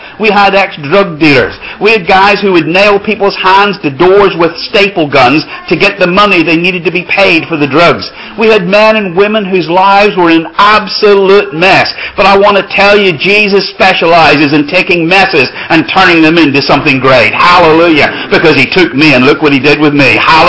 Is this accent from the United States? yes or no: no; Northern Ireland, United Kingdom; as a young lad growing up in Northern Ireland. I was born near Belfast. I got born again at the age of 11 in a Baptist church.